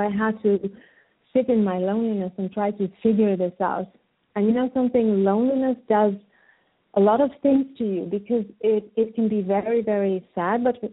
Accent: Sweden; So I was born and raised in Sweden, but by parents that came from a different culture than where I am today.

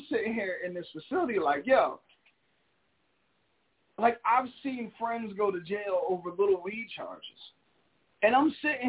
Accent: New Jersey, United States; now in Virginia, United States; I was like, baby, I'm from Jersey. I ain't never been in the military.

